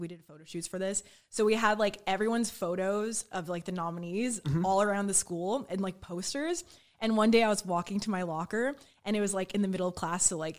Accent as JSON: {"language": "English", "region": "California", "country": "United States", "said": "So I'm from Orange County too."}